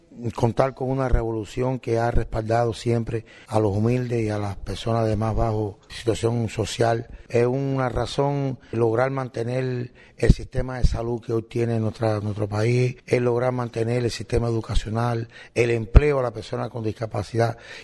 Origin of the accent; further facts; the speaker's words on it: Cuba; A nosotros como discapacitados y como cubanos nos unen razones importantes como pertenecer a una sociedad donde estamos incluidos